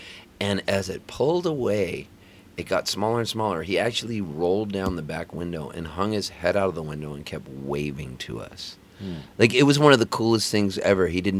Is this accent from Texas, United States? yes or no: no; Palm Springs, California, United States; also born or lived in Canada / Pasadena, California; I grew up, we moved from Canada to Pasadena, California, and then my formative years were spent in Palm Springs, California.